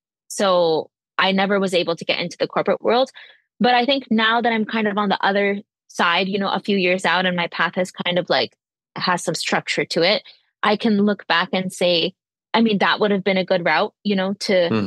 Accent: Sharon, Massachusetts, United States; also born or lived in Montreal, Canada; I was born in Montreal, Canada, and I was raised. So when I was one, I moved to a small suburb of Boston called Sharon, Massachusetts.

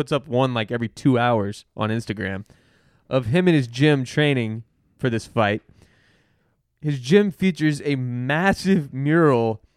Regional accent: Ireland; I'm Irish too.

